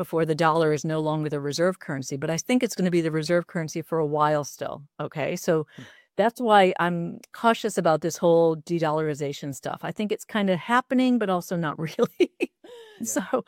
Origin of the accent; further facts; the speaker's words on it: Midwest, United States; and I grew up in the Midwest, and the Midwest has gone through a lot of this deindustrialization, right?